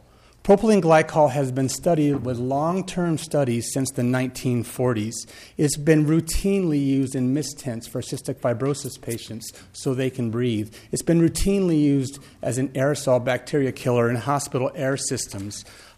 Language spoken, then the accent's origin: English; Big Lake, Minnesota, United States; I'm from Big Lake, Minnesota.